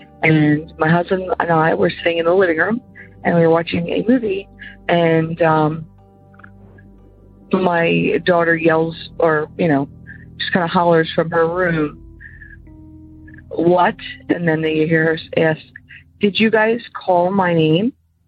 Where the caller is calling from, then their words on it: Pennsylvania, United States; I'm calling from Pennsylvania.